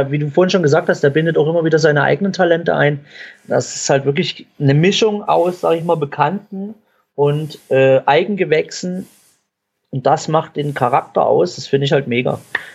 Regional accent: Saxony, Germany; accent: Saxon; mit meinem super sächsischen Dialekt dann noch Englisch zu sprechen.

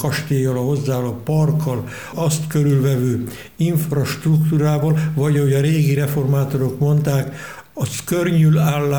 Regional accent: Pilismarót, Pest, Hungary; apám is, mi is, Pilismarótról, Dunakanyarból származunk, évszázadokon át ott élt a család.

